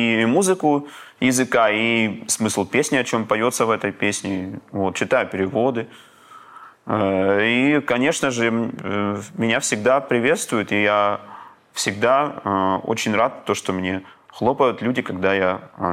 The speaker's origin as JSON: {"language": "Russian", "town": "Yeysk", "region": "Krasnodar Krai", "country": "Russia", "tie": "born or raised there", "also_born_or_lived": "Rostov-on-Don", "said": "я там одно время даже и работал у себя на родине"}